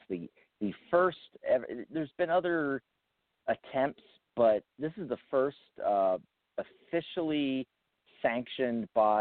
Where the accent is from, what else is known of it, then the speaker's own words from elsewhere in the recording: Pennsylvania, United States; I'm from near Philly myself.